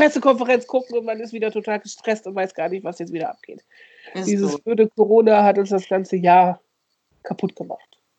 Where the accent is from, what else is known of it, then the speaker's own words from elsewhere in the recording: Osnabrück / East Westphalia border region, Germany; Ich komme ja aus der Grenzregion Osnabrück, Ostwestfalen, so, ne?